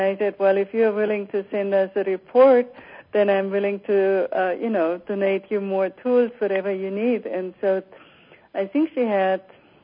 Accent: Germany; I'm from Germany

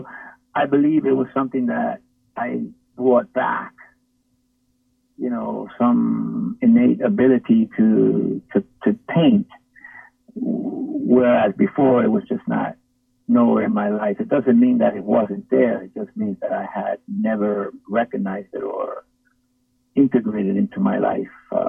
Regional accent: New York, United States; I grew up in an inner city. I grew up in South Bronx in New York.

